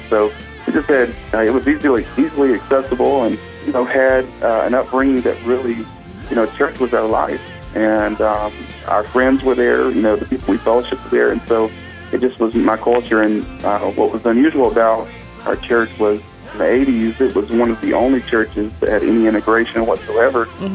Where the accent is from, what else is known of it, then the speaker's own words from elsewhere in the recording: Selma, Alabama, United States; also born or lived in Montgomery; I am from Montgomery, Alabama, and my dad pastored a couple of churches when I was a kid, but I grew up in Selma, and so a lot of people know Selma as the birthplace of civil rights, and also Montgomery, and so I live in a very historic area